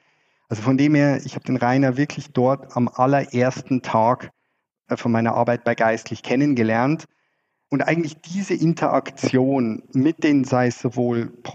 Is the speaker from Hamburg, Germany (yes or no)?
no; Freising, Bavaria, Germany; moved away as an adult; also born or lived in Scotland; now in Zurich, Switzerland; Ich komme ursprünglich aus Freising, in der Nähe von München. Bin dort aufgewachsen und bin dann zum Studium nach Schottland. Ich habe Chemie in Schottland studiert und bin dann nach meinem Chemiestudium zur Dissertation an die ETH nach Zürich. Habe mich in die Schweiz verliebt